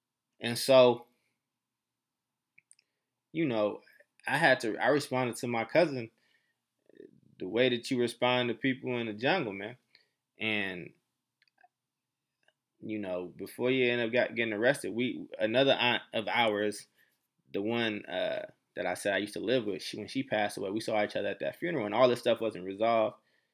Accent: Oakland, California, United States; his son and I are actually the same age, and we grew up together in North Oakland

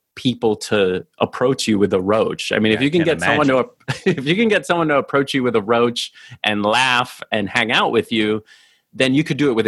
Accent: Hoboken, New Jersey, United States; born there; I was born in Hoboken, New Jersey.

